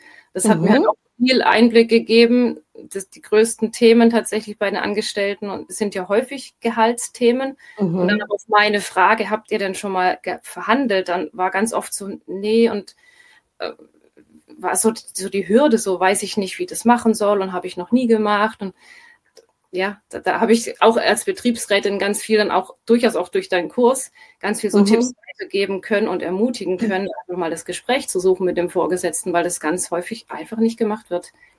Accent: Stuttgart, Baden-Württemberg, Germany; ich komme aus Stuttgart, bin knapp 42 Jahre alt

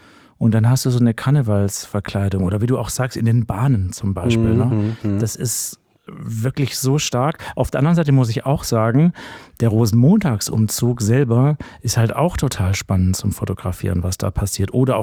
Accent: Baden-Württemberg, Germany; now in Hamburg, Germany; Also ich wohne in Hamburg, ich komme aus Süddeutschland, so aus dem schwäbisch-alemannischen Bereich und da bin ich als Kind immer aufgewachsen mit der alemannischen Fasnacht, die Fasnet, wie wir sagen

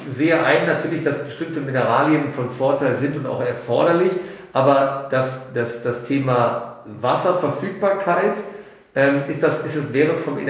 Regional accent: Rhineland, Germany; wie man bei uns im Rheinland sagt

